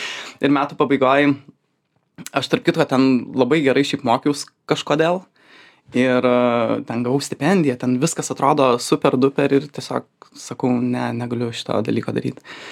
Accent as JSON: {"language": "Lithuanian", "town": "Alytus", "region": "Alytus County", "country": "Lithuania", "tie": "born or raised there", "said": "Tai aš užaugau Alytui. Visiškai prastam Alytaus rajone, bute."}